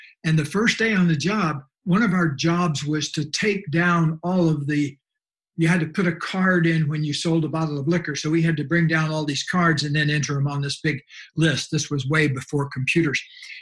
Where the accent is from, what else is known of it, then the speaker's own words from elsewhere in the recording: Florida, United States; when I was growing up in Florida in the very same town